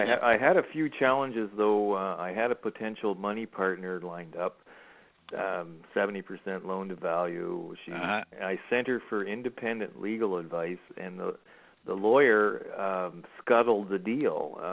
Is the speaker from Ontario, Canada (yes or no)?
yes; Cornwall, Ontario, Canada; I'm from Cornwall, Ontario, about 46,000 people.